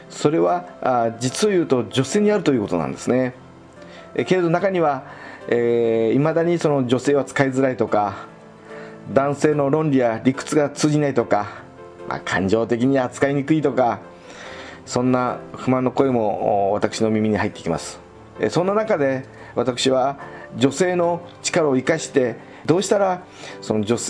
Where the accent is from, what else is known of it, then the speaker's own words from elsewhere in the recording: Nagoya, Aichi, Japan; 実は皆さん、私は生まれも育ちも名古屋でございます。